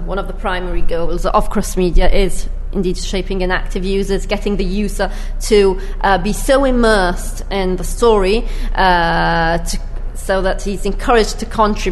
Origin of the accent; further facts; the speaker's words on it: Turin, Piedmont, Italy; And so we thought, well, we are from Turin